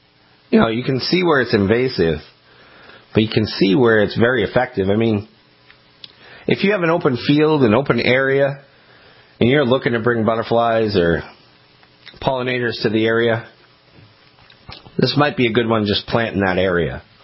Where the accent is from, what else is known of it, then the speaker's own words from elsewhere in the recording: Maine, United States; when I was growing up in Maine, in my hometown there